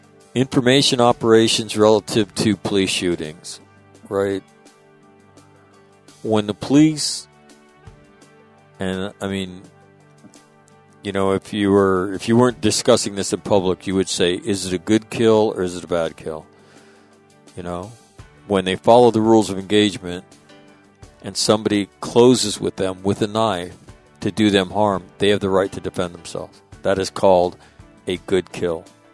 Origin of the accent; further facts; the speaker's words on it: United States; So it was, as an American, it's great to see.